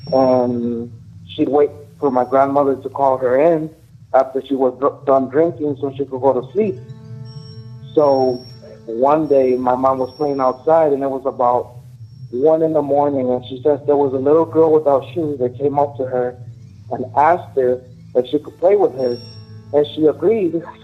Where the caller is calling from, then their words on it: Chicago, Illinois, United States; I'm coming from Chicago.